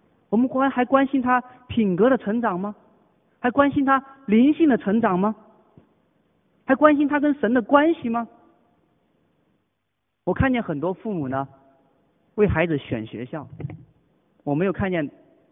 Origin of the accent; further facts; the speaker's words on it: Hong Kong; 我们香港人这么忙，这么累